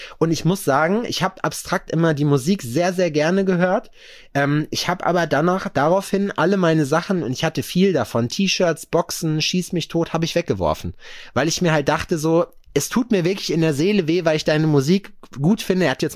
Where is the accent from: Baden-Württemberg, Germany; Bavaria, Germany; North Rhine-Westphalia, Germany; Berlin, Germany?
North Rhine-Westphalia, Germany; Lüdenscheid; Und den Lüdenscheid da hinten, die Ecke, wo ich herkomme so.